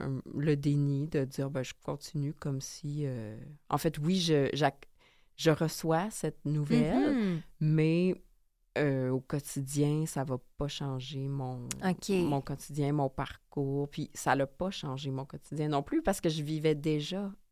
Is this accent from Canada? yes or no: yes; Quebec City, Quebec, Canada; moi, je viens de la ville de Québec.